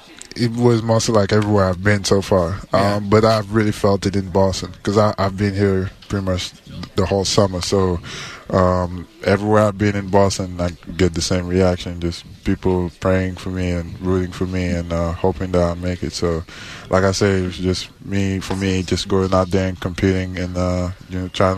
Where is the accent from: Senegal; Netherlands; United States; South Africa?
Senegal; Dakar; English is a second language; I'm from Senegal, Dakar. And I was not too far from the ocean.